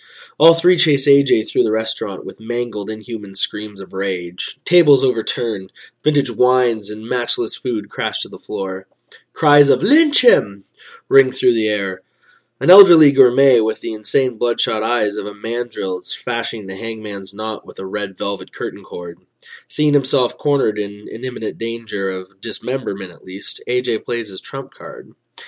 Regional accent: Ontario, Canada; I'm from Ontario, Canada, in a little place called Ontario, Canada.

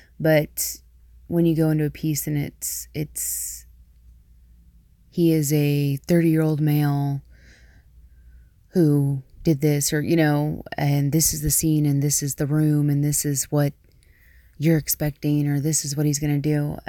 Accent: the South, United States; I grew up in the South, so our speech is peppered with babe, darling, sweetheart, all those sorts of things.

